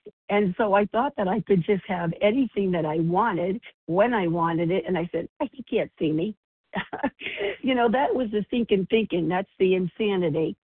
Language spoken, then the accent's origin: English; Rhode Island, United States; I am from Rhode Island, and I'm recovered.